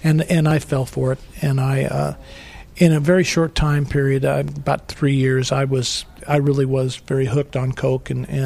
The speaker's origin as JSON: {"language": "English", "country": "United States", "said": "It's that almost that American, yes, I'm American, so I must be a Christian type of thing."}